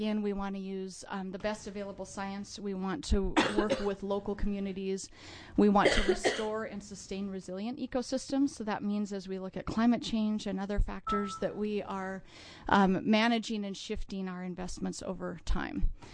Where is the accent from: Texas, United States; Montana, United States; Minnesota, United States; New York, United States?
Montana, United States; I came from Montana